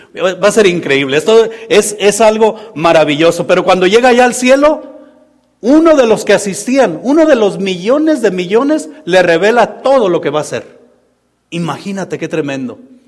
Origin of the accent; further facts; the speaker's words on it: Zapopan, Jalisco, Mexico; now in Los Angeles, United States; Yo soy de Guadalajara, de por allá de Zapopan.